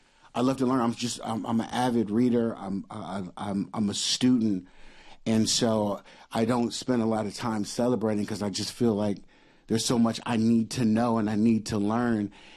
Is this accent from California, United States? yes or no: yes; Los Angeles, California, United States; You know, growing up in South Central LA, it was beautiful. It was also dangerous.